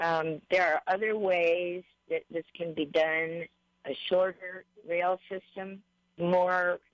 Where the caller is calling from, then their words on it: Kona, Hawaii, United States; I'm calling from Kona.